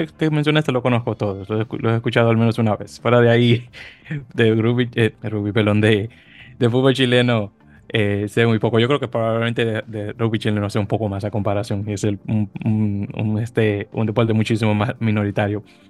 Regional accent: Dominican Republic; eso me hace recordar un poco a los periodistas deportivos en mi país, en República Dominicana

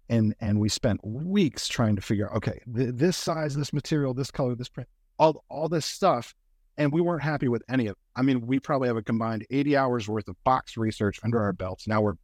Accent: Southeast, United States; You know, so for instance, I'm from the Southeast, and we have a certain perspective and a certain sensibility

